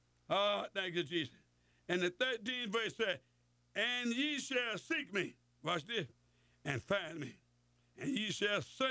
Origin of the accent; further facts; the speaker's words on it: Mississippi, United States; I'm from Mississippi. That's what I'm talking about.